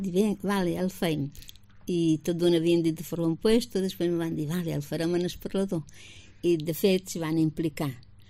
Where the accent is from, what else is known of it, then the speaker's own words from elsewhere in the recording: Ciutadella, Balearic Islands, Spain; de Ciutadella som dues